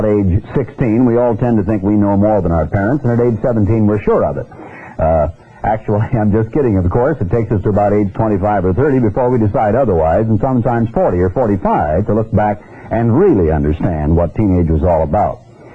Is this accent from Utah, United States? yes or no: no; Eugene, Oregon, United States; moved away as an adult; now in Southern California, United States; But as I grew up in Eugene, Oregon, going to high school, and later on came down to the Southern California area when my parents moved down here with the idea of beginning college